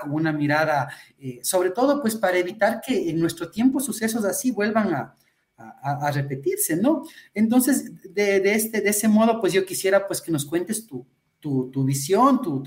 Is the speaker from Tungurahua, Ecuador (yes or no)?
yes; Tungurahua, Ecuador; nosotros somos de Tungurahua.